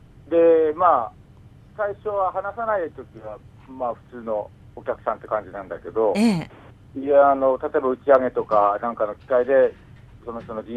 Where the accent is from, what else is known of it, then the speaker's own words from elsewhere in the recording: Nikko, Tochigi, Japan; やっと昨日徳島から、地元栃木県日光市に帰ってきました。